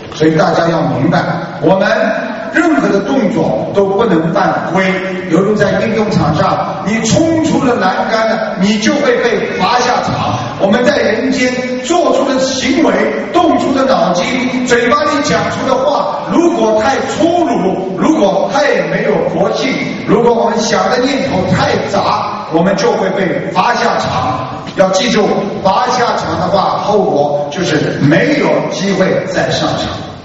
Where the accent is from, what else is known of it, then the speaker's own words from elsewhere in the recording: China; 这就是我们中国人的传统